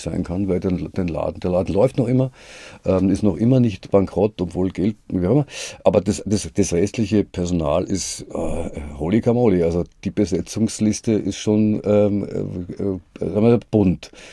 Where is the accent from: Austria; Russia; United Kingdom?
Austria; Da hat man als Österreicher, ist man gleich im Generalverdacht gestanden